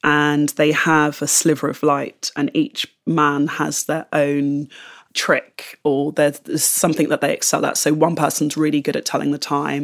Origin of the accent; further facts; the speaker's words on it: London, United Kingdom; I'm from London, and again from sort of a central part of London